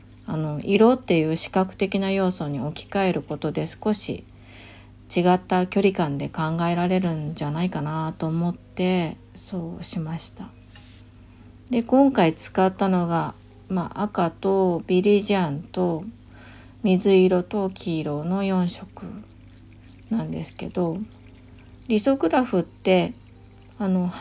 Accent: Fujisawa, Kanagawa, Japan; 私の生まれ育った藤沢と同じくらい私にとって大切な土地なんですよね

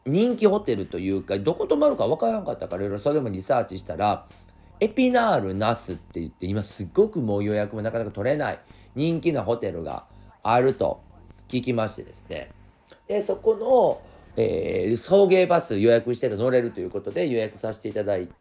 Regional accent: Osaka, Japan; now in Tokyo, Japan; この関東近辺、大阪から上京してきてね、ある程度もう行ってきたんですよ

